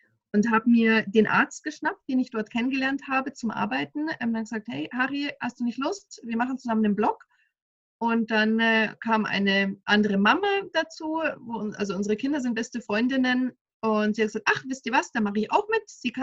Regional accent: Munich, Bavaria, Germany; now in Wasserburg am Inn, Germany; ich komme aus München, wohne mittlerweile im wunderschönen Wasserburg am Inn in Oberbayern. Bin jetzt 38 Jahre alt

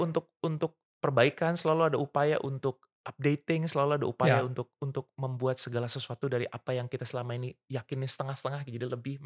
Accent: Indonesia; born there; gue bersyukur banget dilahirkan di Indonesia ini ya.

